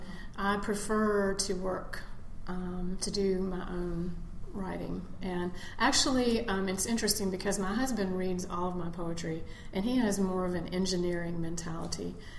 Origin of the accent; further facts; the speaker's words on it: the South, United States; I think I just write through the experience of growing up in the South.